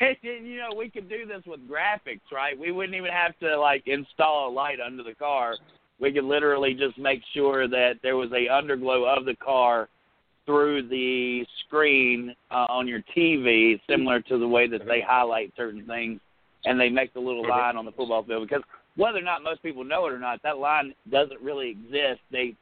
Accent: Mississippi, United States; they refused to let me to it because I was from Mississippi and I didn't live in Alabama.

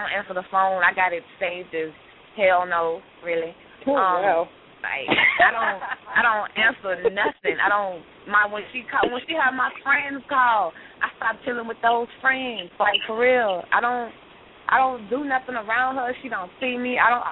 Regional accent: New Orleans, Louisiana, United States; I'm from New Orleans.

